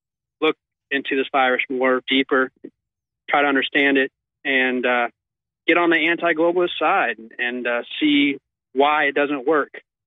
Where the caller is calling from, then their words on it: Orange Beach, Alabama, United States; I'm calling from Orange Beach, Alabama. Work here, live in Florida.